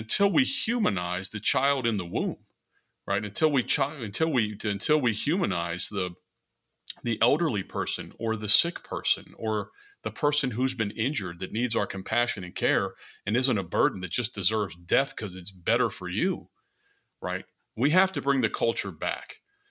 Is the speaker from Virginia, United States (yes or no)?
yes; Virginia, United States; I mean, I grew up in Virginia.